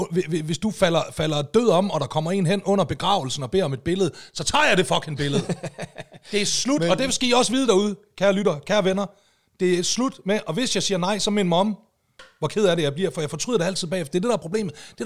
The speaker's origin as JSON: {"language": "Danish", "region": "North Denmark Region", "country": "Denmark", "said": "Jeg er fra Nordjylland. Vi snakker ikke om løn."}